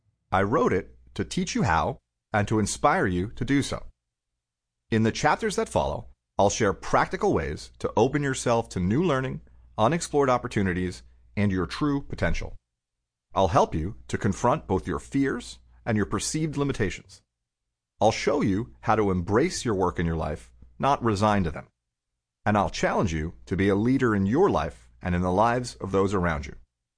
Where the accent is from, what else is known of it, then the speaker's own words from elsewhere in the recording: Miami, Florida, United States; As a kid growing up in Miami, I would have given the same wrong answers to these two questions.